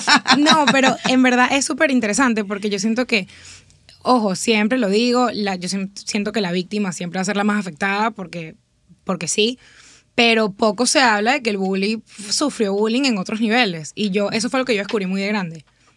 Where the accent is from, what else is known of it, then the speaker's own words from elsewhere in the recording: Venezuela; Yo era una niña que crecí en Venezuela, gordita, pelito rulo